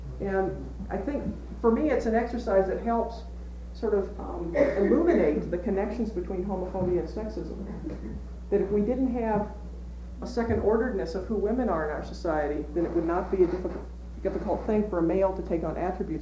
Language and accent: English; the South, United States; now in Midwest, United States; where I grew up in the South, the word lesbian carries a particularly negative connotation with it